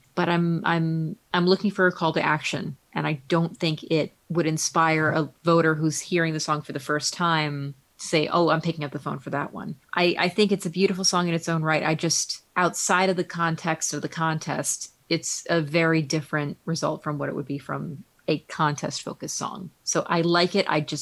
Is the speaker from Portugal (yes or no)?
yes; Portugal; English is a second language; We are Portuguese, yeah, after all.